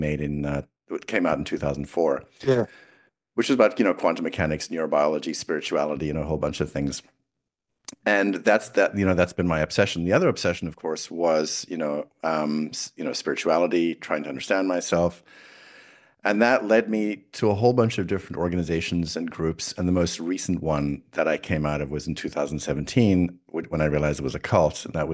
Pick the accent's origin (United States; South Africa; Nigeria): South Africa; I was born in South Africa a long, long time ago.